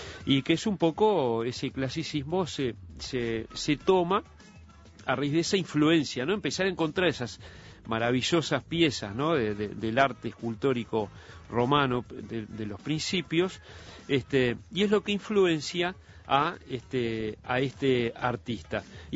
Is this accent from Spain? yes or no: no; Montevideo, Uruguay; como todo montevideano, uruguayo